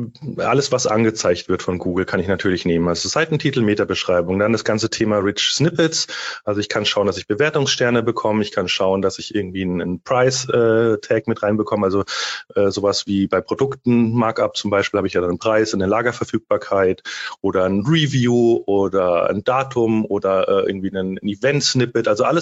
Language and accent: German; Munich, Bavaria, Germany; now in Collenberg, Germany; Bin aufgewachsen in München. Seit 7 Jahren lebe ich jetzt in Kollenberg am Main, so zwischen Miltenberg und Aschaffenburg oder Wertheim.